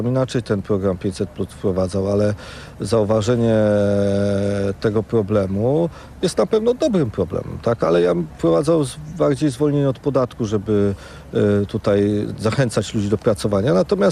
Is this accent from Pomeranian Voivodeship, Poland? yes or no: yes; Sopot, Pomeranian Voivodeship, Poland; Ja się wychowałem w Sopocie